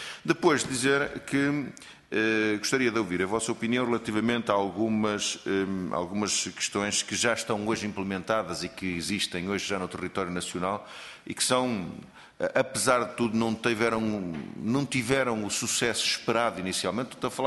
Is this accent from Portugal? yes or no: yes; Ponte de Lima, Viana do Castelo, Portugal; Eu que sou de Ponte Lima